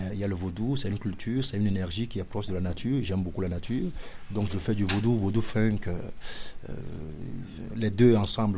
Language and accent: French; Togo; French is a second language; also born or lived in London; now in Lyon, France; J'ai appris le français chez moi, au Togo. Et je crois que c'est logique que je sois ici. Je suis arrivé de Londres. J'ai quitté le Togo et je suis parti à Londres pendant 4 ans et demi. Et après Londres, je suis arrivé à Lyon.